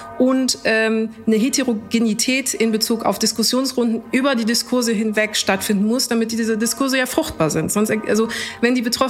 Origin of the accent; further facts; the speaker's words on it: Munich, Bavaria, Germany; Und dann sage ich, aus München.